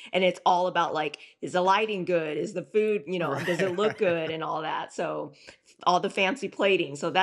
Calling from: Houston, Texas, United States

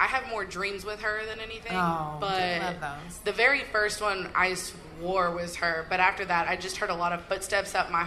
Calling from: Fort Worth, Texas, United States; from Fort Worth, Texas.

